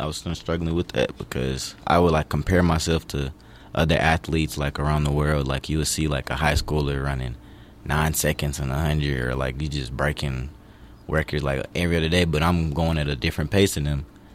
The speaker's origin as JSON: {"language": "English", "town": "Houston", "region": "Texas", "country": "United States", "tie": "born or raised there", "also_born_or_lived": "Orlando, Florida", "said": "I grew up in, well, first of all, I'm from Orlando, Florida. And then we moved to Houston, Texas when I was about 5 or 6, so we've been in the Houston area since."}